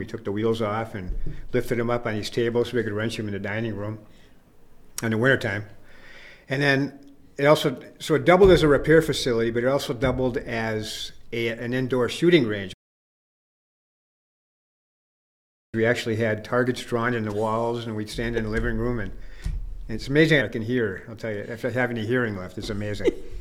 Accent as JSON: {"language": "English", "town": "Racine", "region": "Wisconsin", "country": "United States", "said": "I'm originally from Racine, Wisconsin, southeastern Wisconsin, very near Milwaukee."}